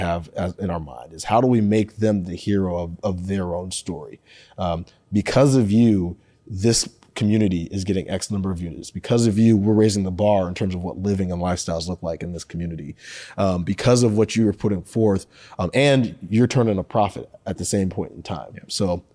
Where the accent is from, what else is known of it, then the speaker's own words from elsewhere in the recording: Seattle, Washington, United States; even though I was from the Seattle area, Seattle had changed so much since I lived there.